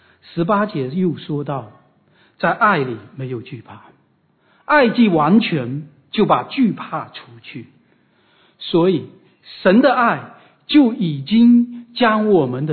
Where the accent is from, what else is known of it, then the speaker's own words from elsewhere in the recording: China; 我们中国人有一句谚语啊，家贫出孝子，国乱显忠臣。